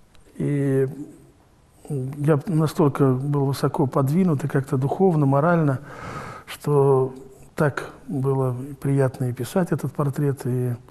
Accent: Gus-Khrustalny, Vladimir Oblast, Russia; Сам я родом из Гуся Хрустального, поэтому у меня с детства такая легенда

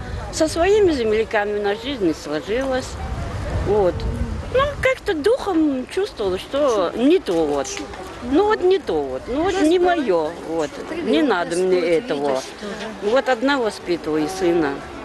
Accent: Russia; now in Ryazan, Russia; я сама из Дагестана. Я дагестанка. Вот сколько раз ситуации было уехать из Рязани

